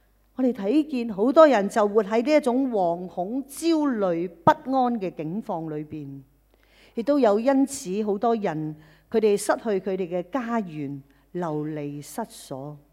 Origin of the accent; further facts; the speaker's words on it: Hong Kong; 今天我们香港人需要的正正就是满有盼望这个的生命